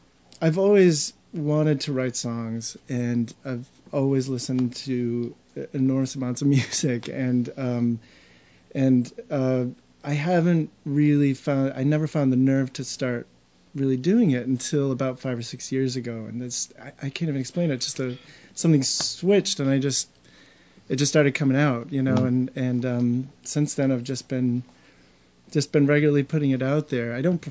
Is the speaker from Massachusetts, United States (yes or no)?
yes; Gloucester, Massachusetts, United States; And before that, I grew up in Gloucester.